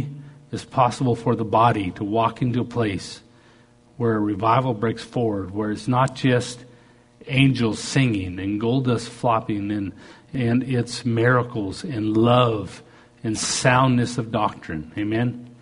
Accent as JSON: {"language": "English", "country": "Canada", "said": "You know, I'm a Canadian mountain boy."}